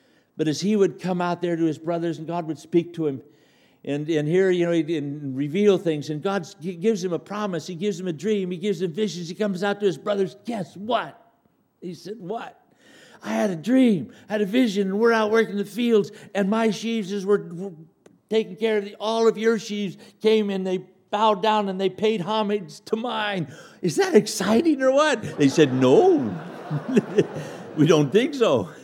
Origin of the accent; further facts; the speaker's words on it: Scotland, United Kingdom; I'm Scottish, and the Jews and the Scots, we go back and forth on which one can find another way to make a buck